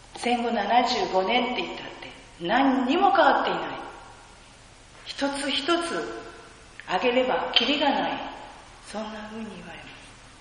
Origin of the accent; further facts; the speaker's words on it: Okinawa, Japan; 沖縄に生まれたがゆえ、沖縄で育ったがゆえ